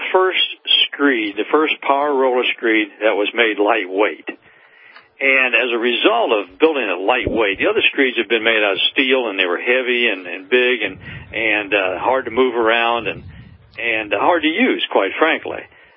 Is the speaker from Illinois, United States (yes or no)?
yes; Illinois, United States; If you're in freeze-thaw conditions like we are in Illinois, my hometown here, the surface is likely to scale off during the first winter.